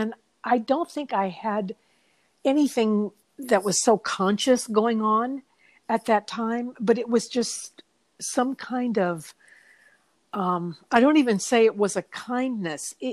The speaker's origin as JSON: {"language": "English", "town": "Baton Rouge", "region": "Louisiana", "country": "United States", "tie": "born or raised there", "said": "growing up in the Deep South in Baton Rouge, Louisiana, and where I am today."}